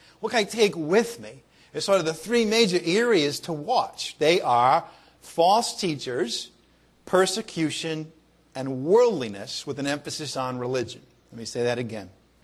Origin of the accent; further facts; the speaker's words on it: Ireland; I'm Irish, right?